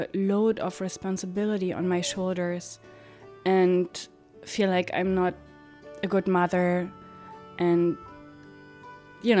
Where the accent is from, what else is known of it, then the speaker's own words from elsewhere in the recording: East Germany, Germany; English is a second language; moved away as an adult; now in United States; I'm German. I'm from East Germany, actually, and came here to the States 4 years ago to be with my American husband.